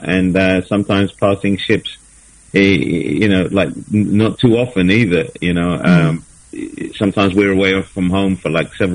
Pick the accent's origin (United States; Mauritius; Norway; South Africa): Mauritius; now in United Kingdom; Well, when I was growing up in Mauritius